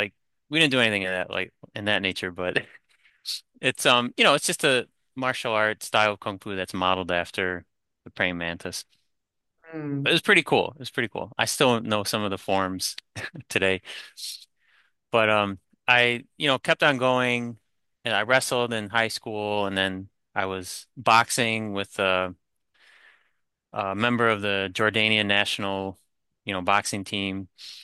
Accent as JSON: {"language": "English", "town": "Buffalo", "region": "New York", "country": "United States", "tie": "born or raised there", "said": "So yeah, I grew up in Buffalo, New York. So right next to Canada, Niagara Falls. Love it. Beautiful area."}